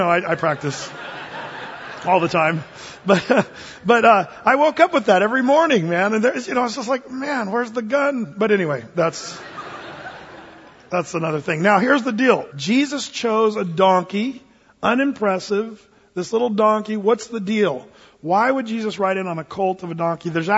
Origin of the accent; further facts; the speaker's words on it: California, United States; We're all from California anyway